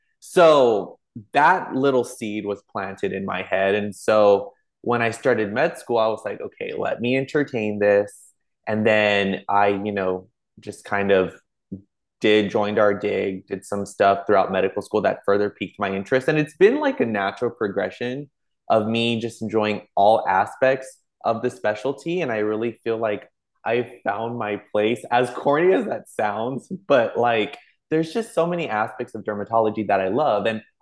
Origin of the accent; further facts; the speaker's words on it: McAllen, Texas, United States; also born or lived in Mission, Texas; born and raised in the Rio Grande Valley, deep South Texas, born in McAllen. Spent some of my early years in McAllen and then went to Mission